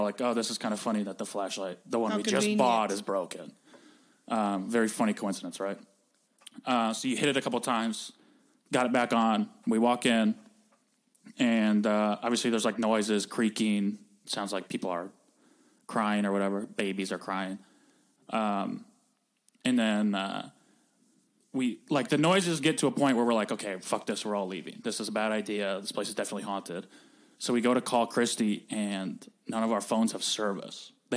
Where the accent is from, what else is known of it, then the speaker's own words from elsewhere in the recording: Michigan, United States; Michigan.